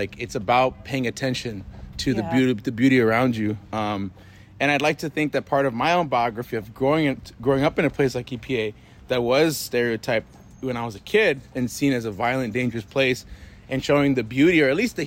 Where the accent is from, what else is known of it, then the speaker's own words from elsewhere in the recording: East Palo Alto, California, United States; So I'm from East Palo Alto, so it's County San Mateo as well, but on the southernmost point, the other extreme in the county. I'm the son of Mexican immigrants.